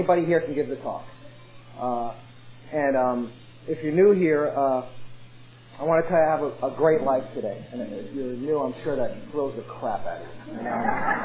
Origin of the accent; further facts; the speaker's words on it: New York City, New York, United States; born there; I was born in New York, city in the Bronx.